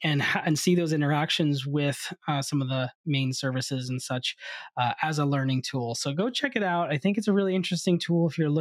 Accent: Boston, Massachusetts, United States; I know we always say we're from Boston, although I'm fibbing a little bit because I'm a little outside of Boston.

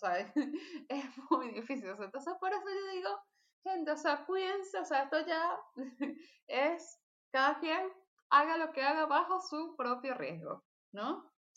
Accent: Venezuela; Yo como venezolana, la verdad, estoy podrida.

